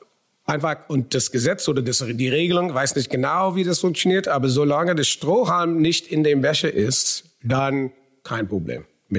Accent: New Orleans, Louisiana, United States; German is a second language; now in Europe; Was ist deine Heimatstadt? Und ich sage New Orleans und die gucken mich komisch an.

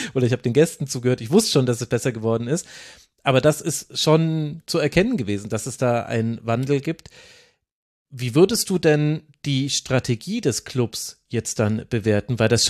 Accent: Bavaria, Germany; ich komme ja aus der Ecke, erst Mittelfranken, dann Unterfranken, für alle jenseits von Bayern macht das überhaupt keinen Unterschied, für alle Franken macht das einen riesigen Unterschied, das ist nämlich der Unterschied zwischen Bier und Weinfranken

